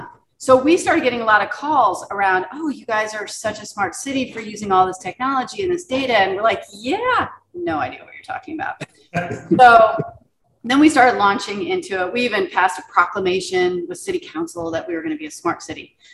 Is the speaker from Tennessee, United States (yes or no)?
no; Indiana, United States; moved away as an adult; now in Charlotte, United States; And I have lived in Charlotte since 96, but I'm originally from Indiana, and I am a Hoosier by birth, Boilermaker by the grace of God.